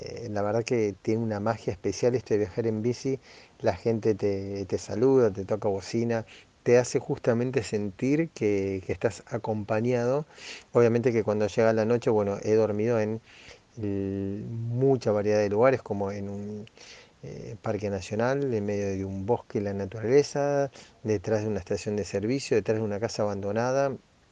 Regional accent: Argentina; el viaje lo empecé solo ya desde que salí de Argentina

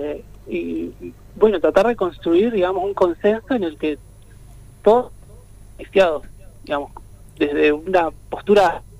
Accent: Neuquén, Argentina; el lugar donde provenimos es de Neuquén. Somos todos de Neuquén, habitamos en diferentes lugares y localidades de la provincia

